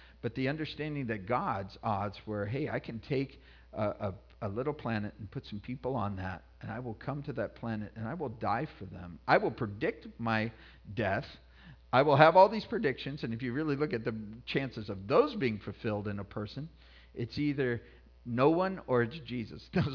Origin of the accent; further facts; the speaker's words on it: Colorado, United States; I grew up in Colorado, and one of the things in Colorado is you have hills, you know.